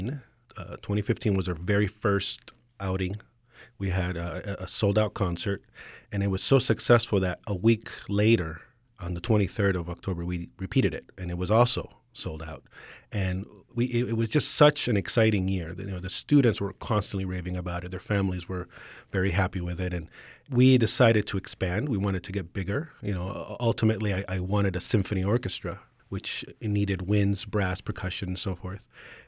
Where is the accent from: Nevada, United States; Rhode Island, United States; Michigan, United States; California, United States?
Nevada, United States; Las Vegas; also born or lived in Canada; I'm originally from Las Vegas. I grew up here, and I moved to Canada, and I lived there for about 6 years, and I never actually thought I would move back to Las Vegas.